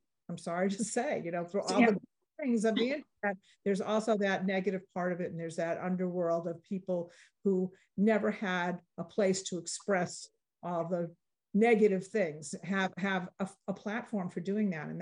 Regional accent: Massachusetts, United States; I grew up in Massachusetts, which is what Randy was referring to, and we always experienced it somehow, some way.

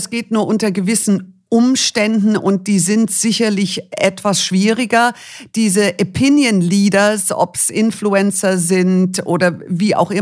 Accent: Munich, Bavaria, Germany; born there; nach München ausgewandert von Montana, Billings, Montana in the middle of nowhere und ich bin dann in München geboren.

